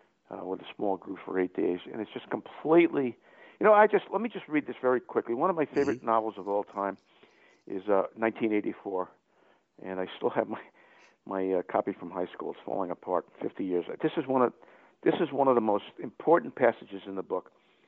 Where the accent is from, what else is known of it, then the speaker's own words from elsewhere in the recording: New York, United States; You know, I grew up on Long Island